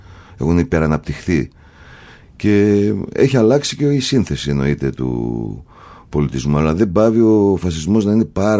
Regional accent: Evosmos, Central Macedonia, Greece; Εγώ μεγάλωσα στον Εύωσμο που είναι δυτικά, για ποιο δεν ξέρει, συνορεύει με την Ηλιούπολη και τη Σταυρούπολη

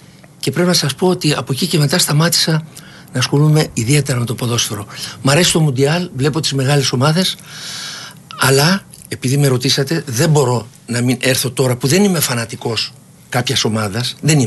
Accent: Athens, Attica, Greece; also born or lived in Piraeus; παρότι είμαι Πειραιώτης και έπρεπε να είμαι Ολυμπιακός, Εγώ μεγάλωσα στην Αθήνα πιο πολύ καιρό.

